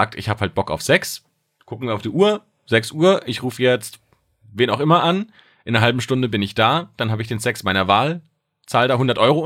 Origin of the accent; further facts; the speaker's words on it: Speyer, Rhineland-Palatinate, Germany; In meiner Heimatstadt in Speyer.